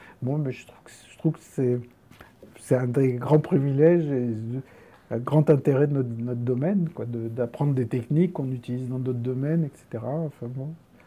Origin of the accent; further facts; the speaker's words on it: Algeria; born there; je suis né en Algérie